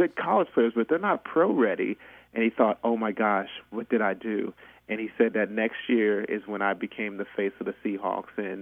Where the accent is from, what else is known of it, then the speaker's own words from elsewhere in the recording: Cincinnati, Ohio, United States; Cincinnati, of course, being my hometown